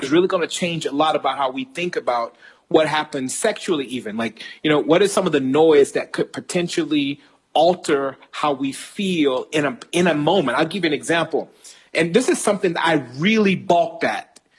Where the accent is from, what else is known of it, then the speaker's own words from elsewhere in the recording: United States; as an American